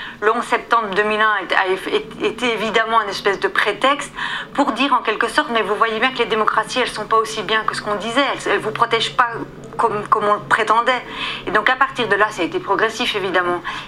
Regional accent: Belgium; Vous savez, moi, je viens de Belgique, vous le savez sans doute

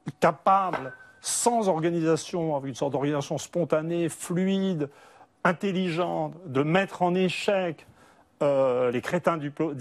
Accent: France; je suis français, en un sens uniquement français, mais avec beaucoup l'Angleterre sous les yeux, pour des raisons familiales.

